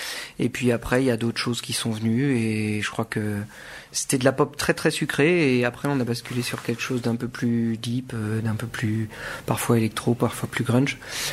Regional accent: Nantes, Pays de la Loire, France; Et en plus, on vient de Nantes

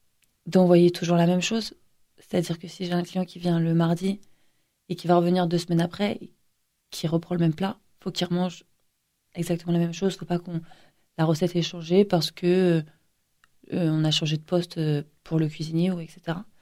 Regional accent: Osny, Île-de-France, France; Je suis née à Pontoise et j'ai vécu toute mon enfance à Osny.

